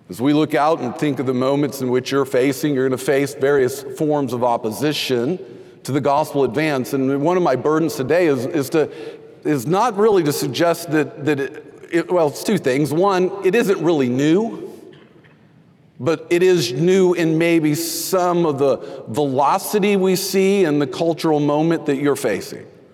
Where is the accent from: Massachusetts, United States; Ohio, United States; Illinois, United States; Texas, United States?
Texas, United States; I hate to say that, but I grew up in Texas. You can't be a Steeler fan in Texas.